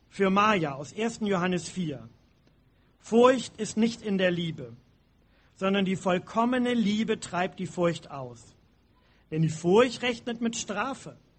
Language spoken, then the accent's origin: German; Pinneberg, Schleswig-Holstein, Germany; bei uns in Pinneberg, in meiner Heimatgemeinde im Norden